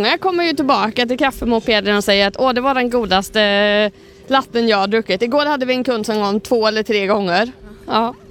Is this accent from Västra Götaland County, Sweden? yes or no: yes; Tibro, Västra Götaland County, Sweden; also born or lived in Stenungsund; Vi kommer från Stenungsundstrakten, även om jag är uppvuxen här i Tibro.